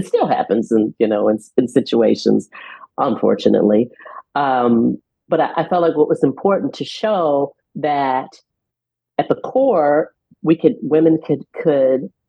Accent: Midwest, United States; So I'm a Midwesterner, and Midwesterners can pick out Midwesterners.

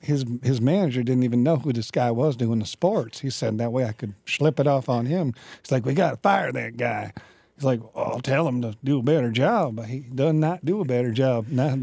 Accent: Lake Forest, Illinois, United States; people consider me a snoot sometimes because I'm from Lake Forest. But again, I was adopted out of the Archdiocese of Chicago's St. Vincent's Children's Home. I ended up in Lake Forest, so I won the lottery.

